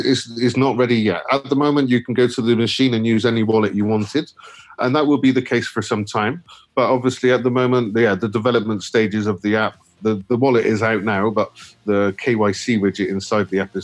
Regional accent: Bristol, South West England, United Kingdom; I'm from Bristol.

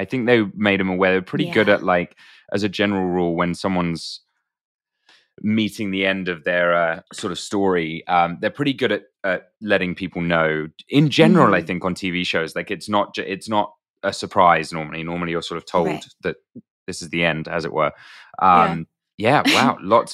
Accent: United Kingdom; That's okay. What I signed up for by being British.

